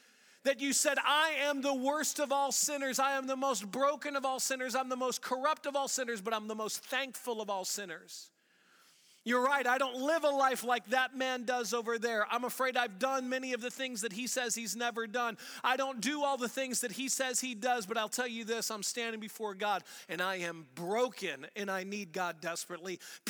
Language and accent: English; St. Louis, Missouri, United States; accent: St. Louis; I was raised in St. Louis. Till I was 21 and graduated from college, I did go to a school in Springfield, Missouri, about 3.5 hours away, but I was born and raised in St. Louis.